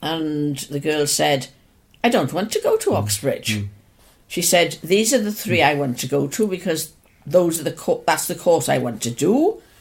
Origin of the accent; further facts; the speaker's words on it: Swansea, Wales, United Kingdom; I was actually born in Gower in a huge mansion called Stout Hall. So although I was born in Gower, I wasn't raised in Gower. And I've lived in Swansea all my life, apart from 3 years in training college in Cardiff.